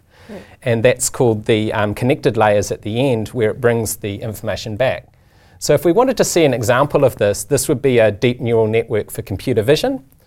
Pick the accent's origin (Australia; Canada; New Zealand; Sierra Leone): New Zealand; And I'm from New Zealand, which is the birthplace of Revolution R out of the University of Auckland.